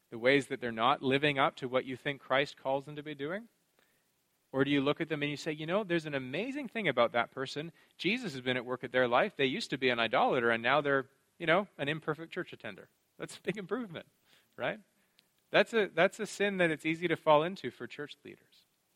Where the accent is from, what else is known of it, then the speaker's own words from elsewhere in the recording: Canada; I, you know, of course, am living in another culture. And one of the funny temptations that I have as a Canadian here is, well, in Canada, we do everything quite a bit better than you do it here, really.